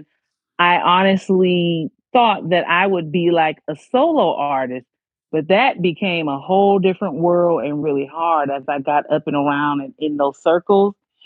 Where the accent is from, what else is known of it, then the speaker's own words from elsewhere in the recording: Watts, California, United States; I am born and raised in Watts, California.